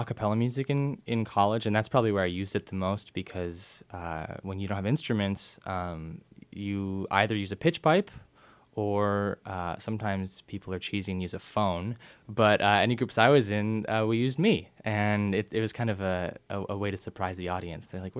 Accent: Rochester, New York, United States; I grew up in Rochester, New York.

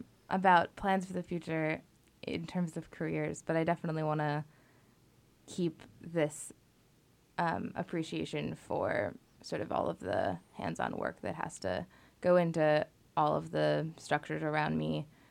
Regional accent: Vermont, United States; now in Santa Fe, United States; I grew up in Vermont mostly, and I go to St. John's College in Santa Fe, New Mexico

